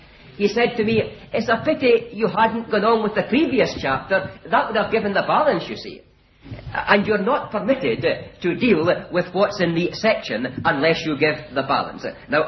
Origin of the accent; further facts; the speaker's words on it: Stevenston, Scotland, United Kingdom; There are many Christians in Stevenston, my hometown